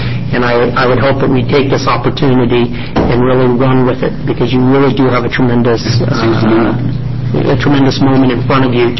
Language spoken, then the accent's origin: English; Gresham, Oregon, United States; I remember being 12 years old growing up in Gresham, picking strawberries.